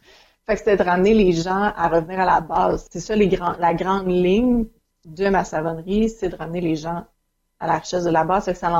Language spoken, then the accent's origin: French; Quebec, Canada; Donc, voilà, je viens de la Rive-Nord.